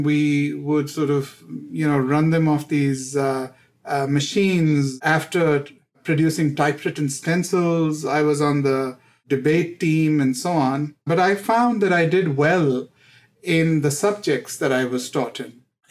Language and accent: English; India; I grew up in the Indias, which was an India centered in post-colonial times, where there was lack of opportunity.